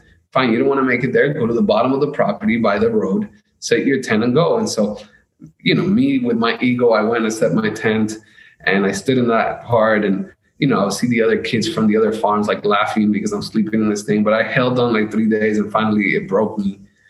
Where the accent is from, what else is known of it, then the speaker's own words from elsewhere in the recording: United States; think of a 16-year-old, not even 15-year-old rebellion kid who thought he owned the world because I'm from America and screw everybody better.